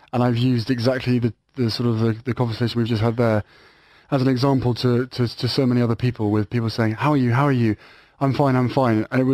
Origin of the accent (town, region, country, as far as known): United Kingdom